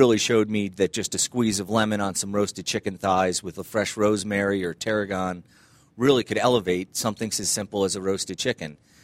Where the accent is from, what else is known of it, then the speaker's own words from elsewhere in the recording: New Jersey, United States; My mother's, my grandmother's, yes, and just the way we grew up in New Jersey.